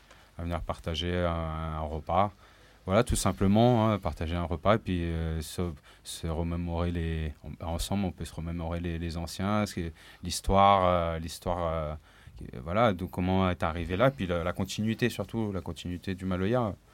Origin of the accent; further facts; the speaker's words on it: Sartrouville, Île-de-France, France; moi, j'ai grandi à Sartrouville, dans les Yvelines.